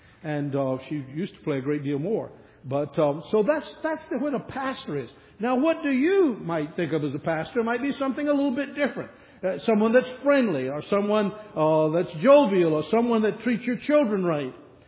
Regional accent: the South, United States; Now, I'm from the South, as some of you might guess.

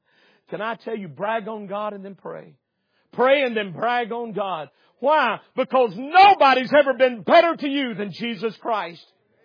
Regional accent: the South, United States; Amen, preacher. I'm from the South. That's what we say.

